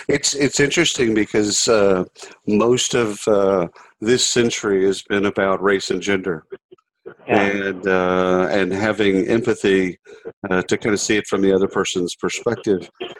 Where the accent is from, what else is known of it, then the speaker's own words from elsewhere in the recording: Iowa, United States; We're both from Iowa. We've both grown up in a kind of same town.